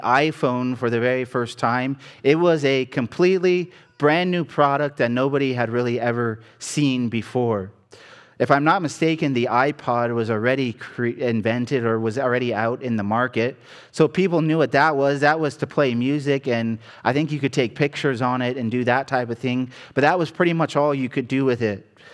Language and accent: English; Indiana, United States; now in Ohio, United States; ever since I can remember growing up in Indiana. We came to Ohio, the same rule applied to the church here.